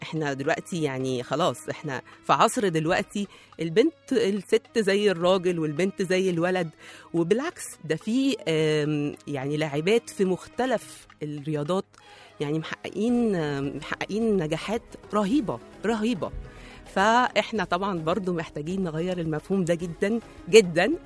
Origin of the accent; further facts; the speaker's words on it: Egypt; قلت لها أنا بنت مصرية